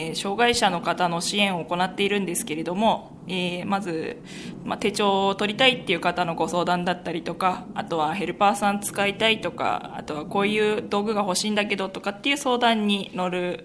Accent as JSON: {"language": "Japanese", "town": "Fujisawa", "region": "Kanagawa", "country": "Japan", "tie": "born or raised there", "said": "私全行に小学校2年生の頃から住んでるんですけれども"}